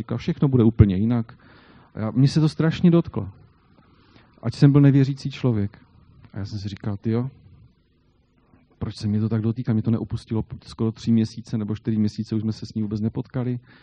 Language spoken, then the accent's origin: Czech; Jablunka, Zlín Region, Czechia; now in Velké Karlovice, Czech Republic; jsme z Rožnova pod Radoštěm, my s Lenkou bydlíme ve Velkých Karlovicích. Já pocházím teda z Jablunky, to je jenom takové to Jablunka, to je u Vsetína na Valašsku.